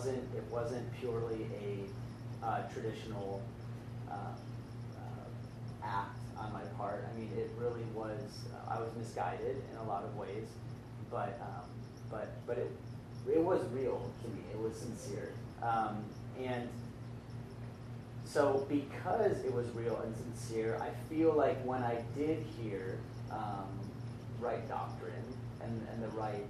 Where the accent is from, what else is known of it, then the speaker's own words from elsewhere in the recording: Cleveland, Ohio, United States; now in Murrieta, United States; So I grew up in Cleveland, Ohio. We moved to California in 2001 to Murrieta, California